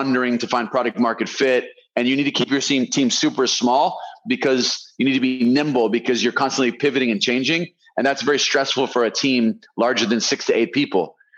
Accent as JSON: {"language": "English", "region": "California", "country": "United States", "said": "so I'm from California."}